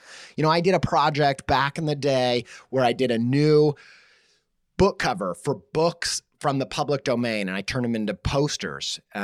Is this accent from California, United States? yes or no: no; Indiana, United States; Look, I'm from Indiana. Those were the only places we were allowed to vacation.